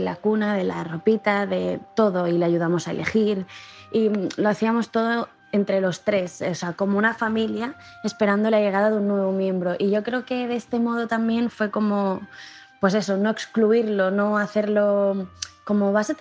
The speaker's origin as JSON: {"language": "Spanish", "town": "Barcelona", "region": "Catalonia", "country": "Spain", "said": "de Barcelona."}